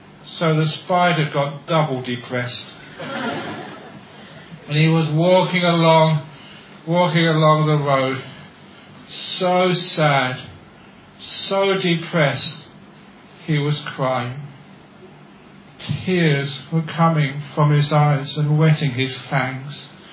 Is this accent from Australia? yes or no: yes; Australia; Because now I'm an Australian monk, and Australian monks like to whistle.